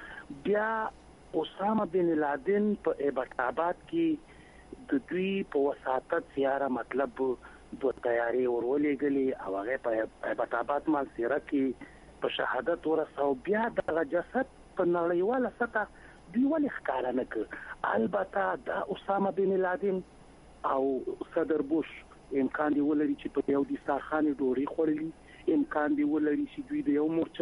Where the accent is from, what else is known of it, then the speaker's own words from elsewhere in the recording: Afghanistan; موږ افغانان یو اتفاق نه لرو